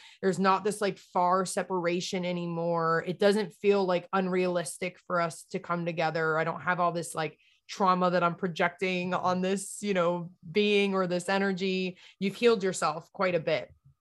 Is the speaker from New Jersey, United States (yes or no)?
yes; New Jersey, United States; And I grew up in Jersey. So I was like home, like Jersey.